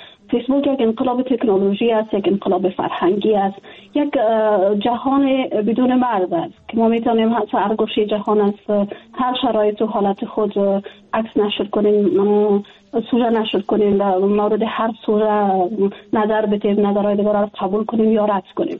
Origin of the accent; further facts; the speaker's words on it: Afghanistan; moved away; جدا از اینکه وطنم است، خانواده مجا است، دوستایم هستن، ما در افغانستان بزرگ شدیم، تحصیل کردیم، کار کردیم،